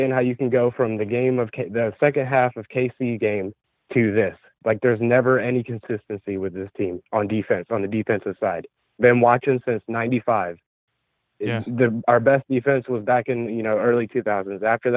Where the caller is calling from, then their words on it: Virginia, United States; out of Virginia.